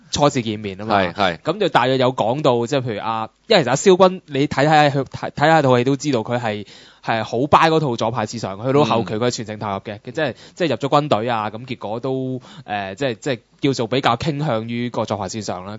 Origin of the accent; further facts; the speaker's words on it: China; 但係我哋中國人有好多劣根性